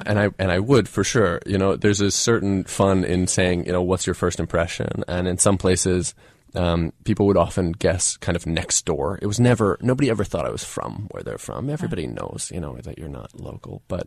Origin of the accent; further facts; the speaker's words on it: Swarthmore, Pennsylvania, United States; I had avoided the choice when I was a kid growing up in Swarthmore.